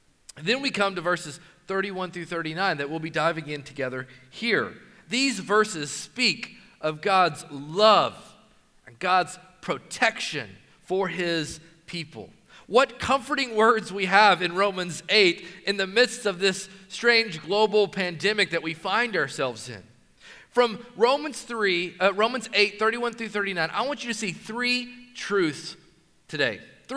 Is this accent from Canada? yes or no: no; Knoxville, Tennessee, United States; But I grew up in Knoxville, Tennessee. In a very rural part of Knoxville, I grew up pretty southern, you might say.